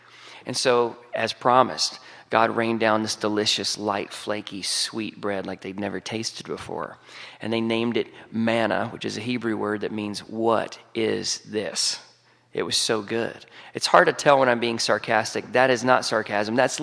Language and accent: English; Texas, United States; I'm originally from Texas. I grew up in East Texas, which is the pretty part. It's the part that still looks like Louisiana and Arkansas, but has better roads.